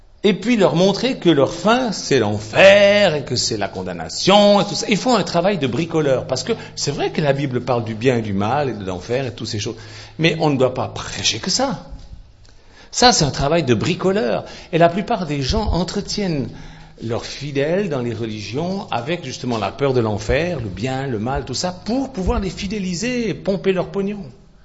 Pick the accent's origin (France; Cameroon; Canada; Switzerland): Switzerland; Je dis ça, je m'en fous, je suis suisse, c'est pas moi qui ai voté.